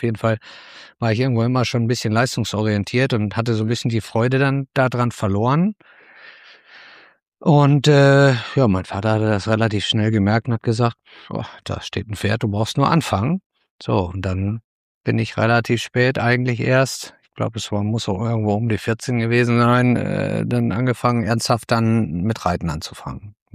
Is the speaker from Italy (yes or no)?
no; Warendorf, North Rhine-Westphalia, Germany; die Nähe zu Warndorf als gebürtiger Warndorf hat natürlich mir immer in die Karten gespielt, aber eigentlich, ich bin ja auf dem Hof groß geworden mit Tieren